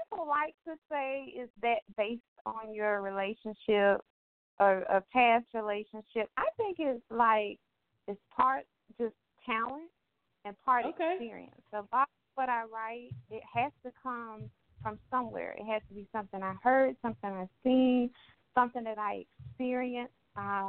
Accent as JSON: {"language": "English", "town": "Jacksonville", "region": "Florida", "country": "United States", "tie": "born or raised there", "also_born_or_lived": "Guantanamo Bay, Cuba", "said": "Yes, I was born in Guantanamo Bay, Cuba. My father was in the military. I think we were there no more than a few years. And since then, I have been in Jacksonville my whole life. So I represent Duval 100%."}